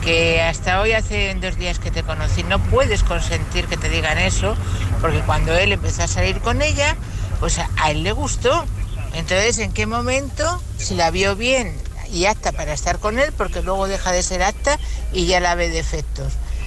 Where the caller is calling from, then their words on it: Madrid, Community of Madrid, Spain; de Madrid.